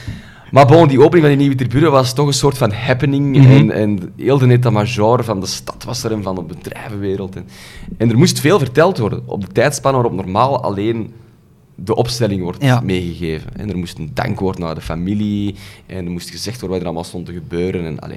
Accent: Edegem, Flanders, Belgium; Ja, klopt, want ik ben van Edegem, maar ik ben wel geboren in Sint-Augustinus. En dat in Wilrijk, tot nader orde.

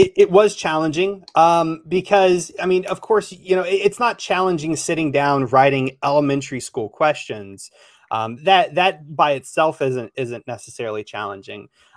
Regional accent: United States; I'm an American.

